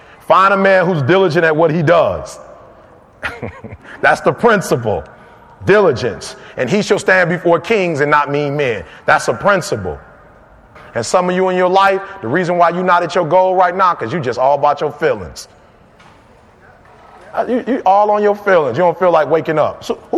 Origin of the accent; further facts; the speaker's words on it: Detroit, Michigan, United States; I'm from Detroit. I wasn't taught. My mama didn't raise me to let nobody take advantage of me. That's not where I'm from.